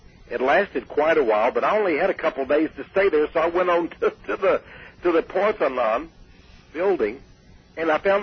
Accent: Texas, United States; told him I was from Texas, I was visiting

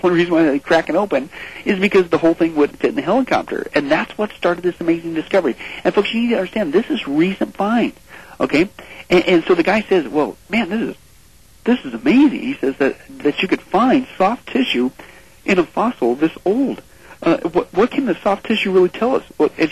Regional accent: Midwest, United States; If you guys ever been on a farm, I grew up in the Midwest

